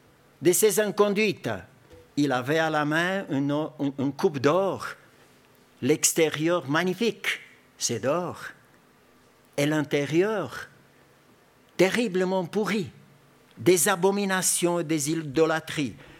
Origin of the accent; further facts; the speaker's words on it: Romania; moved away; Moi, je viens de Roumanie, j'ai vécu sur un système totalitaire, système communiste